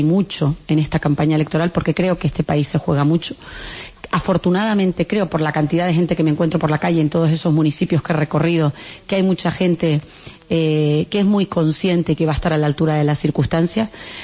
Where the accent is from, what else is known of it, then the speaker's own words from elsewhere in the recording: Canary Islands, Spain; Yo me siento muy, muy, muy canaria